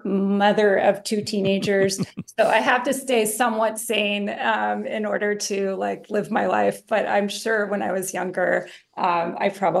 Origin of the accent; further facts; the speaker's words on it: Los Angeles, California, United States; my mom had mental illness and, you know, we grew up pretty poor in Los Angeles in many different apartments.